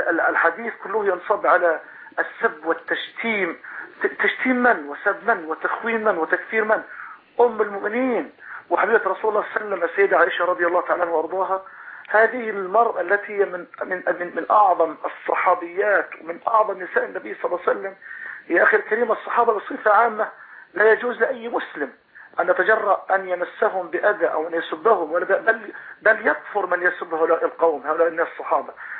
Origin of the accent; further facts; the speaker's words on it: Palestine; ليتحدث عن يعني ما يحدث عندنا في فلسطين